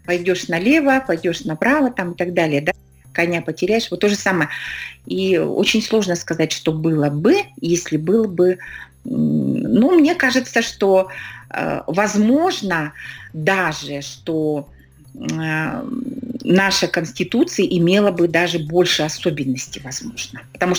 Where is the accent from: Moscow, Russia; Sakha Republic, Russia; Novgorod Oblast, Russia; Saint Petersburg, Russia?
Sakha Republic, Russia; да, я из Якутии, с такой, значит, с определенной гордостью говорим об этом.